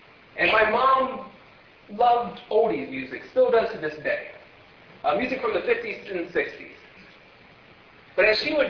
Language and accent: English; Ohio, United States; I grew up in Ohio with two other brothers.